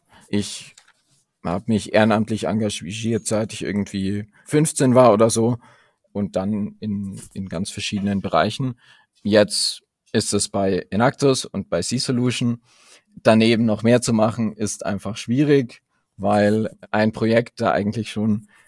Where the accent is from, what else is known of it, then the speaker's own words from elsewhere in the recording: Bavaria, Germany; Also ich komme tatsächlich aus der Region um München. Und ich studiere derzeit Chemie an der TUM in Garching.